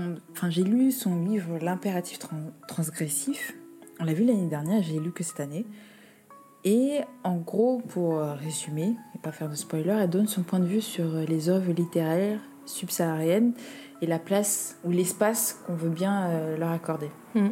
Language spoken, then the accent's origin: French; Cameroon; en tant que Camerounais, le kaba